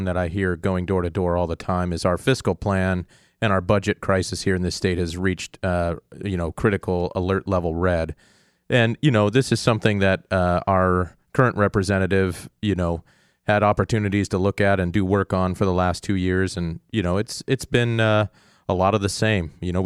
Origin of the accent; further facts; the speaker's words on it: Kenai, Alaska, United States; I grew up here in the Kenai. I moved up here when I was nine with my family.